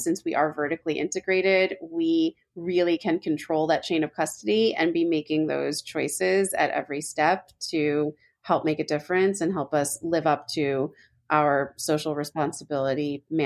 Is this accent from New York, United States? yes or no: yes; New York, United States; Especially I'm a New Yorker.